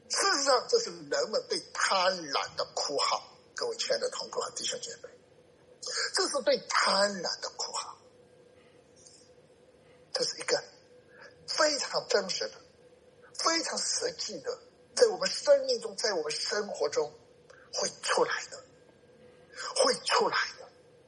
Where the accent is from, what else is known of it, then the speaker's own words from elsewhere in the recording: China; 读到这里啊，我们中国人啊